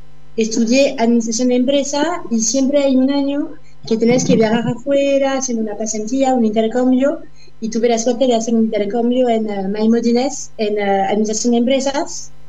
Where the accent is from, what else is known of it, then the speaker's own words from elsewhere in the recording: Paris, Île-de-France, France; Spanish is a second language; No, yo soy parisina de París y mis papás no tienen nada que ver en el campo, son los dos bien urbanos.